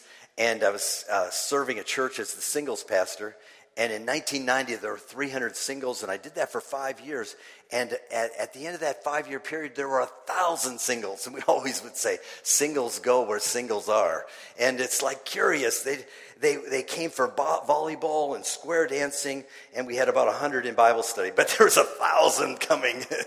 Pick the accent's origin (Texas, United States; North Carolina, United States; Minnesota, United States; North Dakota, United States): Minnesota, United States; Minneapolis; I grew up in Minneapolis.